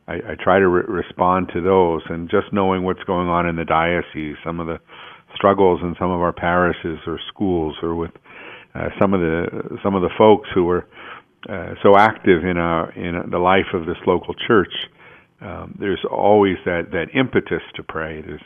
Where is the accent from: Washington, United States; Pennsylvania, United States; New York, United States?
Pennsylvania, United States; Pittsburgh; I'm from Pittsburgh, and Pittsburgh was one of the first areas where there was the manifestation of the Spirit in a Catholic context.